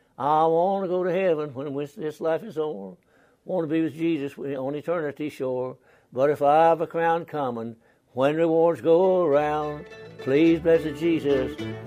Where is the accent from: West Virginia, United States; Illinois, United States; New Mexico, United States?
West Virginia, United States; It's very exciting to realize that that my home state has recognized me and called me back.